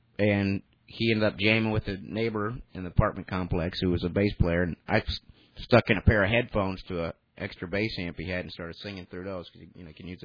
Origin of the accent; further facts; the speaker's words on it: Alabama, United States; now in California, United States; Because when I moved out from Alabama to California, I got really tired of people going, "Well, hey, where are you from, boy?" And I was like, "Uh-oh, the accent's got to go."